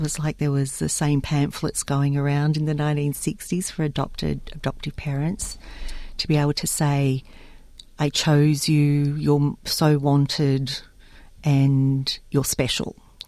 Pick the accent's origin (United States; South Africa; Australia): Australia; Newcastle, New South Wales; I grew up in Newcastle, a very Anglo-oriented city in New South Wales, north of Sydney, and I did not know any people other than Anglo people.